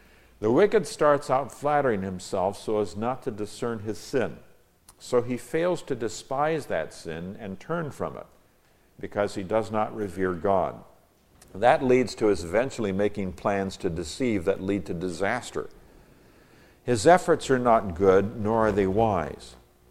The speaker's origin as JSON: {"language": "English", "country": "Nigeria", "tie": "born or raised there", "said": "when I was growing up in Nigeria, West Africa"}